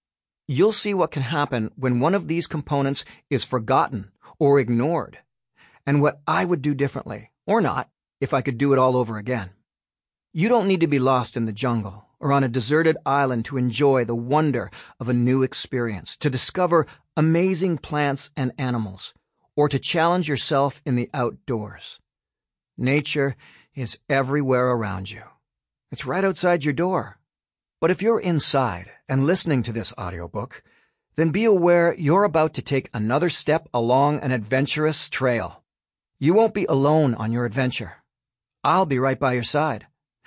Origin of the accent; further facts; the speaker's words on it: Toronto, Ontario, Canada; One of my favorite places to explore when I was growing up in Mimico, in the west end of Toronto, Ontario, was a shallow and rocky local creek.